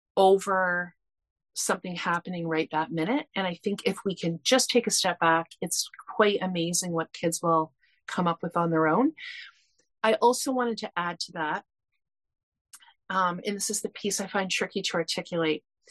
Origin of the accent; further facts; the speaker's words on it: Canada; as a Canadian, I had to look up what rota meant